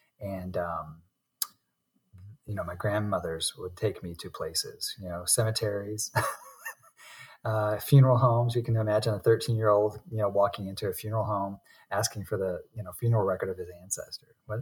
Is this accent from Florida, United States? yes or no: yes; Florida, United States; also born or lived in Kansas City, United States; So I grew up, however, in Florida because my mom remarried and I spent about 12 years, going through elementary, middle, and high school there.